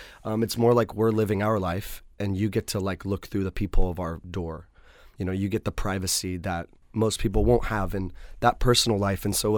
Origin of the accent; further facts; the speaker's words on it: New York, United States; I have similarities to growing up in New York.